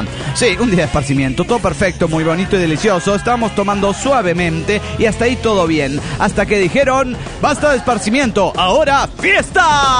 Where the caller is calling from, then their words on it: General Belgrano, Buenos Aires Province, Argentina; de General Belgrano, Argentina.